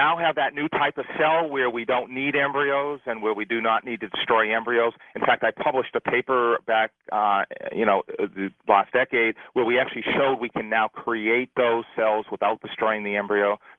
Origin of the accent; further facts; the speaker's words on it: Boston, Massachusetts, United States; born there; I was born in Boston, actually.